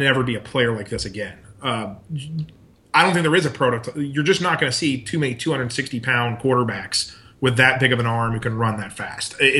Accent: Baltimore, Maryland, United States; I was growing up in Baltimore at the time

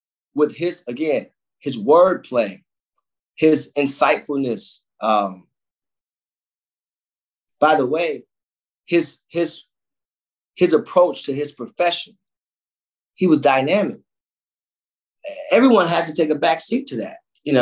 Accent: Cleveland, Ohio, United States; when you come from those places, inner city Cleveland, like I come from the Glenville community, you wake up with a pain.

